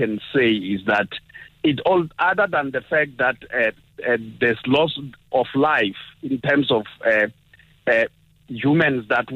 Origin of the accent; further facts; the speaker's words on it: Limpopo, South Africa; born there; when I talk to Capricorn listeners, I'm talking to my home people. That I was born in Mopani doesn't change the fact that I was born in Limpopo.